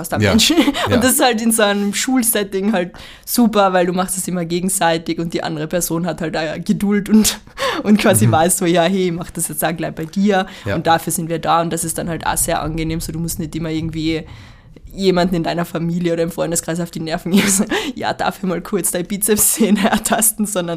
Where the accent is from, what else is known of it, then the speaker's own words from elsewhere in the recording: Austria; Insgesamt sind es ja 6 bei uns in Österreich